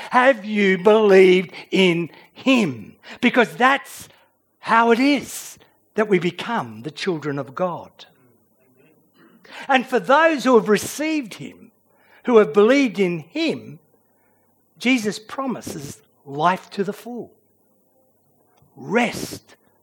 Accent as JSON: {"language": "English", "town": "Sydney", "region": "New South Wales", "country": "Australia", "tie": "born or raised there", "said": "My heritage is farming. I come from a line of dairy farmers, albeit I grew up in Sydney."}